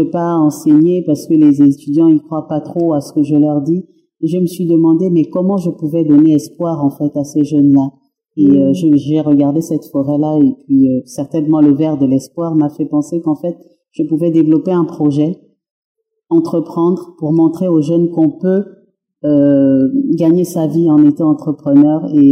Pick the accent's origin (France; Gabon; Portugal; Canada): Gabon; J'ai fait mes études à Rouen. Je suis gabonaise